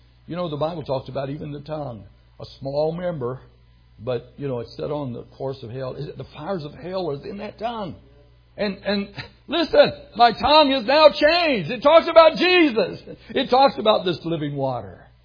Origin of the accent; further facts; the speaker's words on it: West Virginia, United States; I'm from West Virginia, but I cleaned up pretty good.